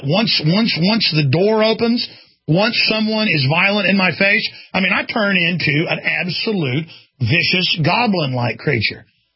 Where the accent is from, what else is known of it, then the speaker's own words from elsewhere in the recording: Dallas, Texas, United States; I grew up in Dallas.